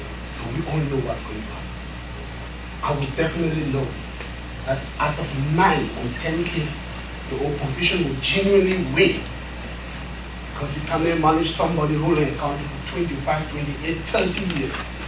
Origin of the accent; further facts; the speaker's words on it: Cameroon; I'm an atheist. I am from Cameroon.